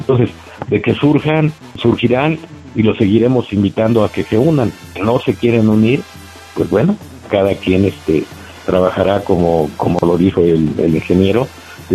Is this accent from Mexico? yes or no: yes; Mexico; trabajar para todas nuestras tradiciones como mexicanos que somos. Y muy principalmente en mi caso, soy gallero por tradición desde mis abuelos.